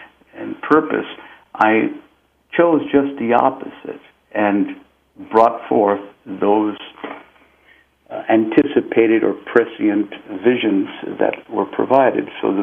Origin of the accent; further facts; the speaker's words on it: Peru; English is a second language; moved away as an adult; now in United States; For I was born in Peru and lived continuously there until I was 18 when I came to the United States